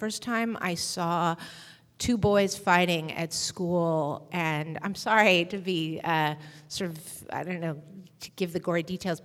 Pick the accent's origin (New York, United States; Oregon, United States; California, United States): Oregon, United States; Eugene; I am from Eugene, Oregon. And hey, Eugene. Eugene was an incredibly sweet place to be a child.